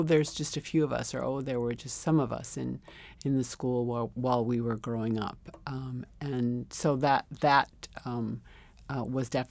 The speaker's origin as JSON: {"language": "English", "town": "Milwaukee", "region": "Wisconsin", "country": "United States", "tie": "born or raised there", "second_language": "English", "said": "I grew up in Milwaukee, so that was definitely true, and not only true of me, but a number of people."}